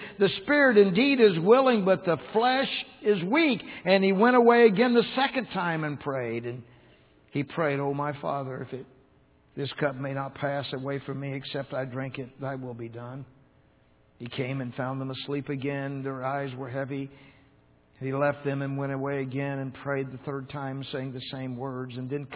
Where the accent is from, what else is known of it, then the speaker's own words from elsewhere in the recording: Tennessee, United States; well, you know, I'm from Tennessee. You know, sometimes we don't talk the best English down there anyway.